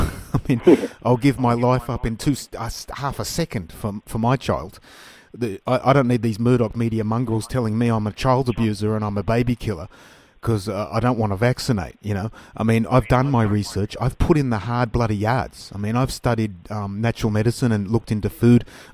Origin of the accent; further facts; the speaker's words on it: Australia; for me as an Australian, I just feel ashamed.